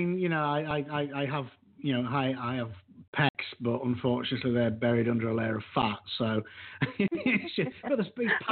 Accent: Yorkshire and the Humber, United Kingdom; moved away; just before I left England, because obviously I'm from Yorkshire.

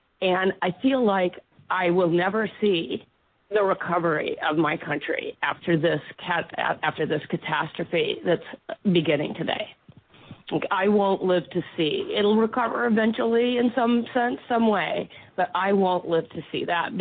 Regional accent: Colorado Springs, Colorado, United States; Plus, I grew up in the West, in Colorado Springs, Manitou Springs, and much of my political conscience was formed by many of the issues that confronted Native Americans.

